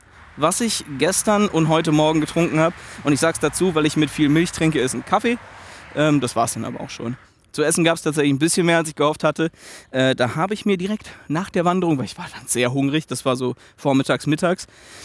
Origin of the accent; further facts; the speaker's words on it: Rhineland-Palatinate, Germany; dass Hasloch bei uns in der Pfalz wäre das einzige Städtchen